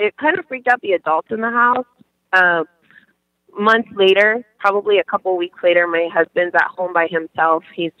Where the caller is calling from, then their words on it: Yuma, Arizona, United States; from Yuma, Arizona.